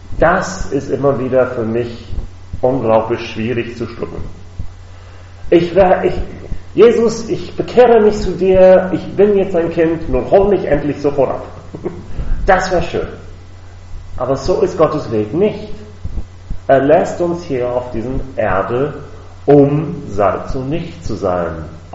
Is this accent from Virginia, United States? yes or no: yes; Virginia, United States; ich war in Deutschland für ein Jahr, ging wieder zurück in meine Heimat, in den Vereinigten Staaten, Virginia